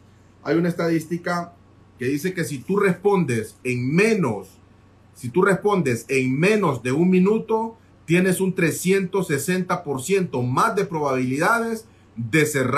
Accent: Honduras; Soy de Honduras, Marcio.

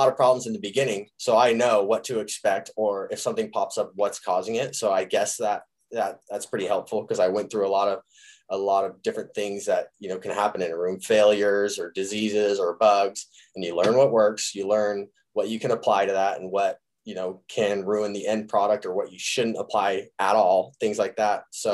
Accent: California, United States; and I'm from California and this has just been the normal. We've always known cannabis, you know, it's been in the neighbor's yard, you know, since we've been little kids

